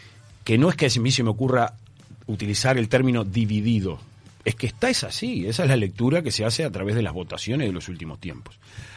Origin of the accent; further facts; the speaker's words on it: Uruguay; Somos uruguayos